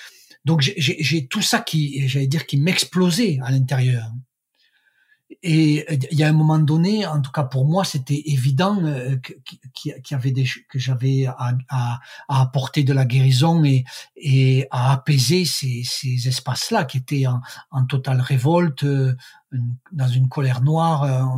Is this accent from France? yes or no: yes; Toulouse, Occitanie, France; moved away as an adult; now in Paris, France; Moi, en fait, je suis toulousain et jusqu'à l'âge de 20 ans à peu près, j'ai vécu à Toulouse et puis j'ai rencontré une Parisienne. Donc, je me suis retrouvé à Paris.